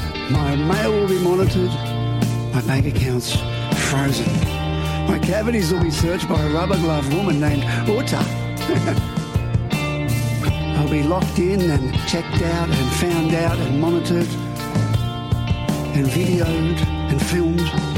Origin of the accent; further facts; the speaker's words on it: Sydney, New South Wales, Australia; But then I come home to my hometown of Sydney and I look to the old skyline